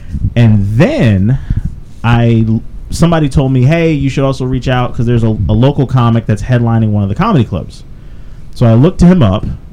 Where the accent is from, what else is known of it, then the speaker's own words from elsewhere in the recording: Florida, United States; Yeah. I'm a comic from Florida.